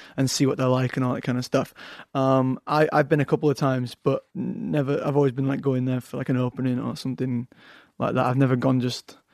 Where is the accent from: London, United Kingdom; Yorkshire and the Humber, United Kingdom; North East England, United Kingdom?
Yorkshire and the Humber, United Kingdom; Leeds; accent: Yorkshire; Yeah, I mean, I've got a Yorkshire accent, Leeds, up in the north. A lot of Americans think I'm Scottish or Irish. I get that a lot.